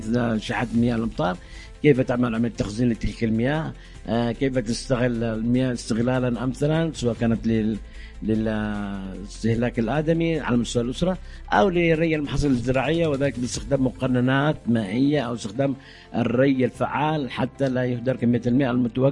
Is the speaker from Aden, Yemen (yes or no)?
no; Hadhramaut, Yemen